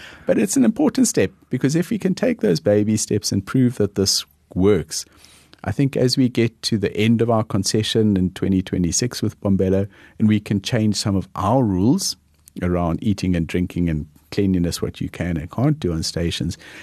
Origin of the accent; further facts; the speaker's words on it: Cape Town, Western Cape, South Africa; I grew up in Cape Town